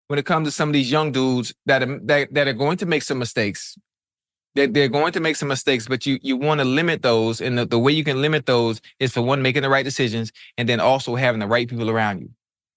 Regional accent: Miami, Florida, United States; Obviously, you know, I'm from Liberty City.

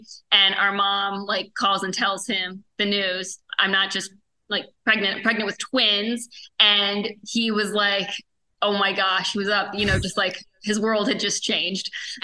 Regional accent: Delaware, United States; also born or lived in Florida; We were born in Florida, but we grew up primarily in Delaware.

